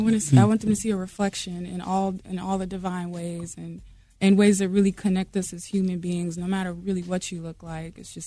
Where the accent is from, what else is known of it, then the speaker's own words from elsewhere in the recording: New Bern, North Carolina, United States; I'm doing it in New Bern in my hometown.